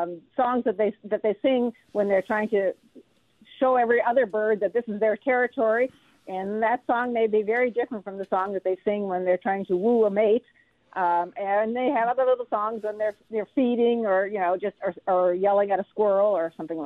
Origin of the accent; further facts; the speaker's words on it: Wausau, Wisconsin, United States; when I grew up in Wausau, cardinals were nowhere around here. They did not come this far north at all.